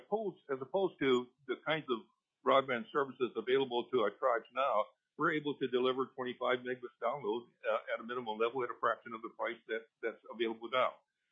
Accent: Hawaii, United States; I come from a tribal. I'm a Hawaiian native.

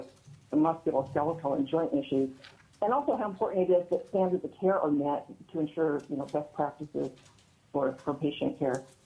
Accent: Fairbanks, Alaska, United States; also born or lived in Juneau; I am a lifelong Alaskan. I grew up here in Fairbanks and spent 10 years down in Juneau back in the 80s.

